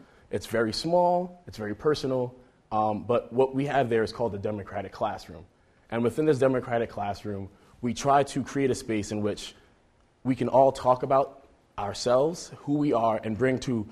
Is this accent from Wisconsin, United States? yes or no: no; Brooklyn, New York, United States; also born or lived in Queens; I am from Brooklyn, New York. Lived in Queens for a while. My family hails from Antigua, West Indies. I grew up low income.